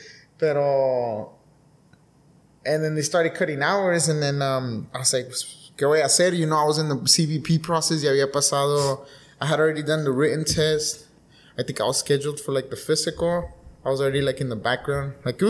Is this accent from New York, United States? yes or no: no; Calexico, California, United States; Well, I grew up here in Calexico, well, in the border, you know, some parts of L.A., and you know, graduated from Calexico High, 14.